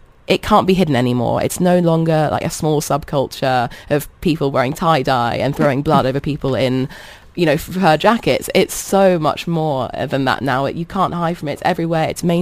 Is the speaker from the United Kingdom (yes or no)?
yes; London, United Kingdom; also born or lived in California; now in Dubai, United Arab Emirates; I used to live in California, and I'm from London